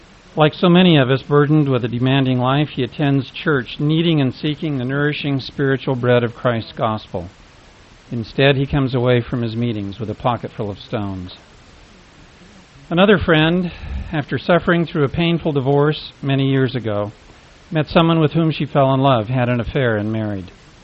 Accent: Glendale, California, United States; As a child growing up in the Glendale, California stake, I loved to attend sacrament meeting

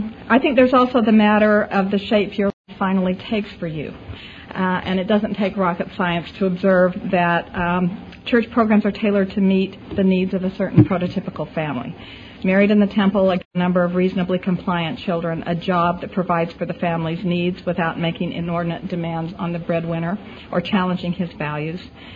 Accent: Salt Lake City, Utah, United States; I grew up in Salt Lake City and had a pretty standard Mormon upbringing in many ways, except that my father was inactive.

